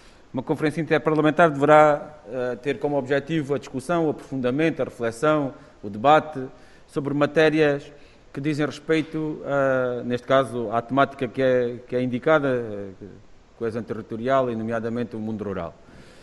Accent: Alentejo, Portugal; e eu sou alentejano

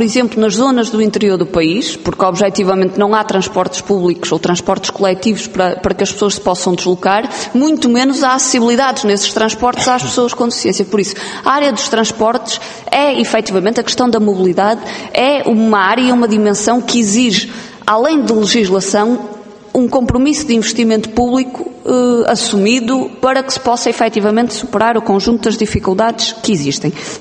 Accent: Porto, Portugal; mas eu sou do Porto

